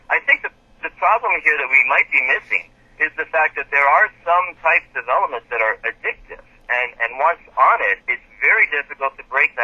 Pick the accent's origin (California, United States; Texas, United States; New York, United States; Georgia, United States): New York, United States; Brooklyn; I grew up in Brooklyn, and I know that there'd be a lot of kids in New York that would love to hear what you're saying this morning.